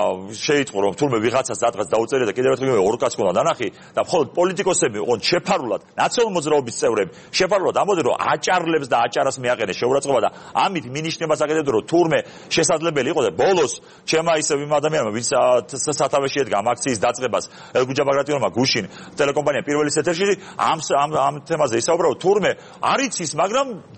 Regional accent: Batumi, Adjara, Georgia; born there; მე კუთხურობით რო ვისაუბროთ არ ვარ აჭარელი რაჭველი ვარ წარმოშობით მაგრამ ბათუმში მე დაბადებული მამაჩემი ბაბუაჩემი ჩემი დიდბაბუა საუკუნეების წინ საუკუნენახევრის წინ ჩამოსული ბათუმში

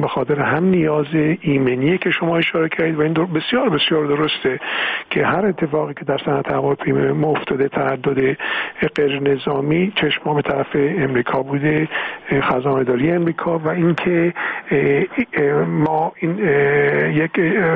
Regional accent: Iran; این مسئله رو به عنوان یک ایرانی، نه نقش دیگه کلاه دیگه رو سر من نبود، من مطرح کردم

